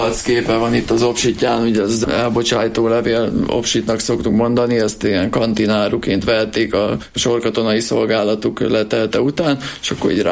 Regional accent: Középhuta, Borsod-Abaúj-Zemplén, Hungary; now in Újhuta, Hungary; dédnagyapám nősült Középhutára, vette itt a múzeum névadójának a lányát, dédnagymamámat, tehát mi középhutaiak vagyunk, de feleségemmel megvásároltuk itt Újhután ezt az ingatlant, amiben most is vagyunk.

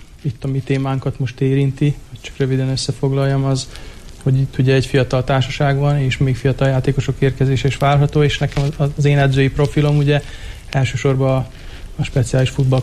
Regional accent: Vojvodina, Serbia; alapvetően délvidéki származású vagyok, tehát Szerbiába jöttem, úgy szoktam magamat definiálni, hogy egy ilyen kultúrbalkán stílust tartok, érzek a magaménak, mert ugyan egy tőzsgyökeres magyar családból, tiszta magyar családból származom

